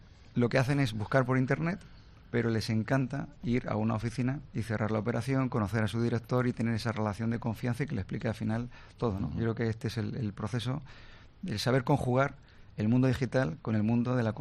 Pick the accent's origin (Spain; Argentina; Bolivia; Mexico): Spain; tenemos que pensar como españoles